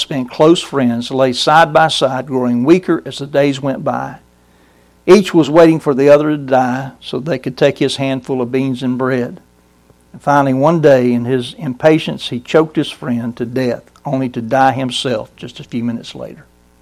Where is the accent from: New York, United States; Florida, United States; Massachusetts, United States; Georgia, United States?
Georgia, United States; It comes from my home state, Georgia.